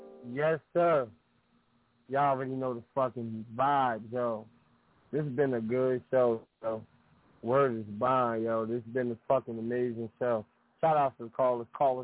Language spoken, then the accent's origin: English; New Jersey, United States; He's from New York. I'm from Jersey.